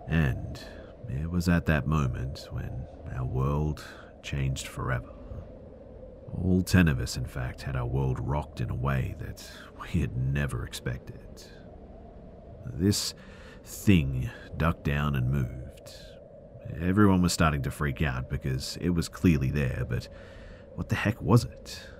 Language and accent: English; West Palm Beach, Florida, United States; mudding in the Royal Palm Mudflats in Royal Palm Beach, Florida, aka part of the Palm Beach County. I grew up in West Palm Beach.